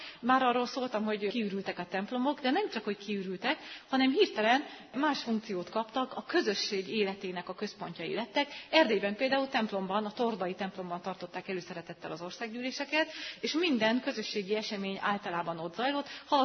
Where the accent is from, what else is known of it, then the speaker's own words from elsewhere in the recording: Miskolc, Borsod-Abaúj-Zemplén, Hungary; itt Miskolcon, ahol most vagyunk, noha egyébként jellemző volt ez, bocsánat, én is miskolci vagyok